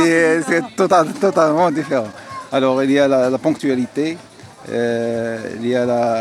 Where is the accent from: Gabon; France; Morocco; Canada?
Morocco; now in Brussels, Belgium; Les gens se sentent ici comme chez nous, au Maroc.